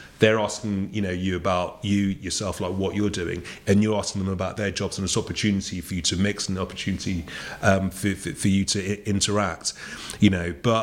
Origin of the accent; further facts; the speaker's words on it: United Kingdom; I'm proudly British. I'm proudly, you know, West African